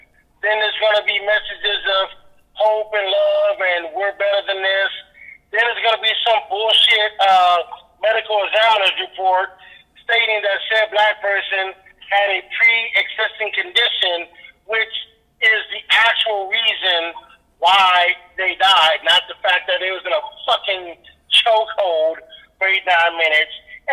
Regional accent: United States; That's my roots became in Africa, but I'm an American.

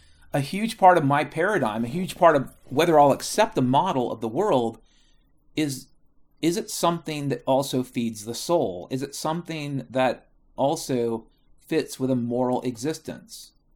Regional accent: Ireland; You know, I'm an Irishman.

